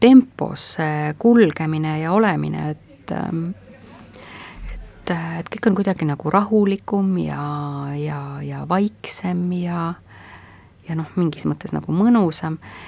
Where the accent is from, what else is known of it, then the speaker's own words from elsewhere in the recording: Saare County, Estonia; ma olen Saaremaalt ja ütlen, et see on Eesti kõige suurem saar